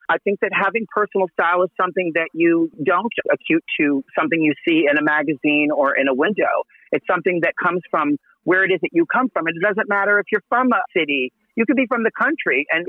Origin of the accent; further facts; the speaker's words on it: Manhattan, New York, United States; Well, growing up in Manhattan, you know, I got to see all of the beautiful ups and downs of the city from the 70s to the 80s to the 90s.